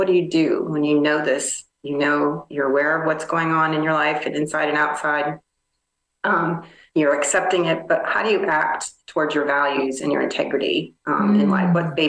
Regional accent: Midwest, United States; I grew up in the Midwest, you know, across from a corn and soybean field, you know, dirt road. We didn't live on a farm, but we're surrounded by farms.

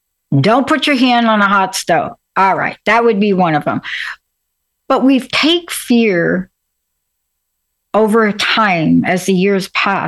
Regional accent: New York, United States; I mean, I grew up in New York

